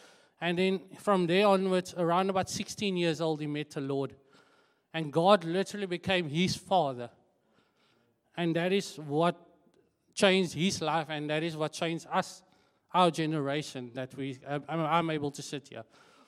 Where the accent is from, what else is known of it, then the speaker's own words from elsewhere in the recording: Ravensmead, Western Cape, South Africa; So where we grew up in Ravensmead, it wasn't like your wealthy area. It was like I actually live in Belor, so just to start off. But we grew up in Ravensmead because of my grandfather's house that was there.